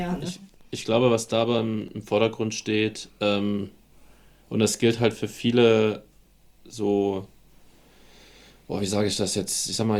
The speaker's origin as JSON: {"language": "German", "country": "Germany", "said": "Das ist das typische Problem als Deutscher, dass wir das Wishes, W und das Wishes. V im Englischen nicht so gut auseinanderhalten können."}